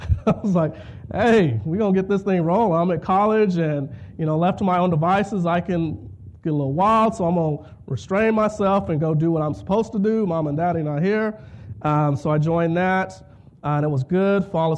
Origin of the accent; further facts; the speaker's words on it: Plano, Texas, United States; I grew up in the First Baptist Church of Plano, Texas. That's where I went to church every day.